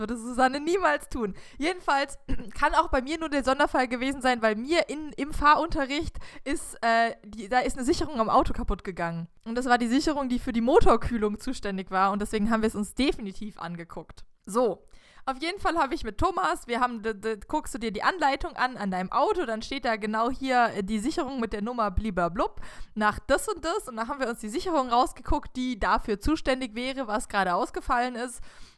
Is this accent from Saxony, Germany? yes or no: no; Baden-Württemberg, Germany; Wir sind wie bekannt an der Schweizer Grenze aufgewachsen.